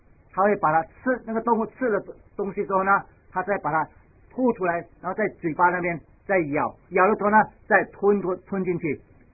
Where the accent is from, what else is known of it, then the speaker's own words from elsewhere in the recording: China; 我们中国人一定会这样讲，对不对？